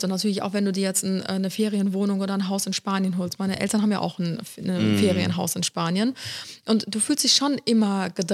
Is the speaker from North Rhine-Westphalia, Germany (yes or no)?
yes; Cologne, North Rhine-Westphalia, Germany; also born or lived in Ulm; wir sind beide in Köln aufgewachsen. Unsere Familien sind auch nie ausgewandert oder weggezogen oder sonstiges.